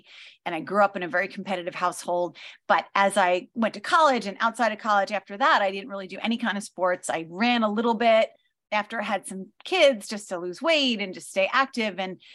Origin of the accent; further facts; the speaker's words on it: New York, United States; So in a nutshell, as a kid, I grew up here on Long Island and I live in the hometown where I grew up.